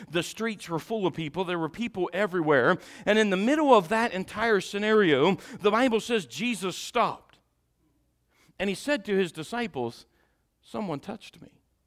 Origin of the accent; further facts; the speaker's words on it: Ireland; accent: Irish; Now I know some of you caught my Irish accent come out of that because I saw you.